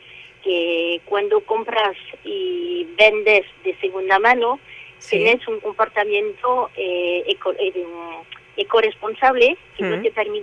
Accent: France; Spanish is a second language; moved away as an adult; now in Spain; que soy francesa

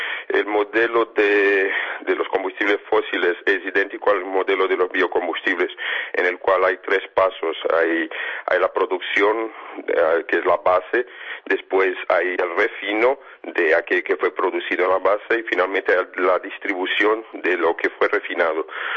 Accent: Brazil; accent: Brazilian; also born or lived in Spain; Como se nota por mi acento, yo también soy brasileño, vivía en Brasil durante 20 años, a pesar que soy español

